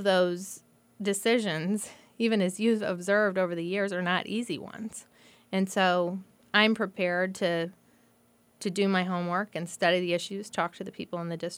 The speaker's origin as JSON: {"language": "English", "town": "Springfield", "country": "United States", "tie": "born or raised there", "said": "I grew up in the Springfield area"}